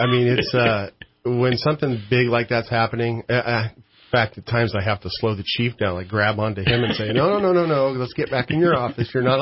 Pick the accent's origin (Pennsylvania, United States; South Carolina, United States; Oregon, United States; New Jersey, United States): Oregon, United States; Albany; now in California, United States; I grew up in Albany, Oregon, and then moved to California in 1993, been here ever since.